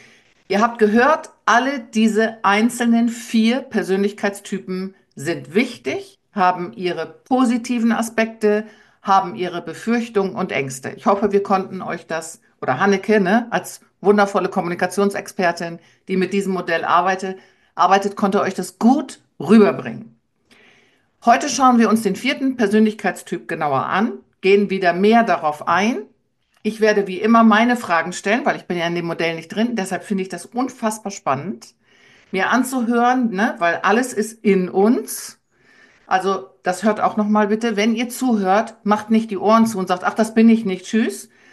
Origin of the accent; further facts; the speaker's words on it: Lower Saxony, Germany; eigentlich mit Holland im Herzen aufgewachsen, weil ich komme ursprünglich aus Ostfriesland und auf der anderen, Entschuldigung, auf der anderen Seite war immer Groningen, also Holland gehört in mein Leben.